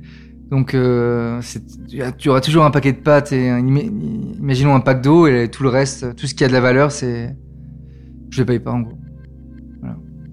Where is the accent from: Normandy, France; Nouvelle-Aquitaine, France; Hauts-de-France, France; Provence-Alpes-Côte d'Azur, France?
Provence-Alpes-Côte d'Azur, France; Donc, j'ai grandi pauvre sur la Côte d'Azur.